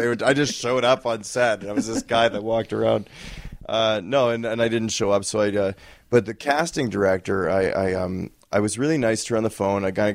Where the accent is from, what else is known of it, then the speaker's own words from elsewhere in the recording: Winnipeg, Manitoba, Canada; I mean, I'm from Winnipeg.